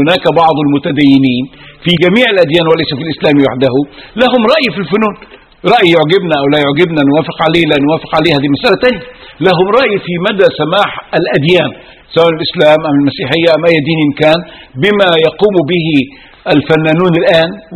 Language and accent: Arabic; Egypt; في بلدنا مصر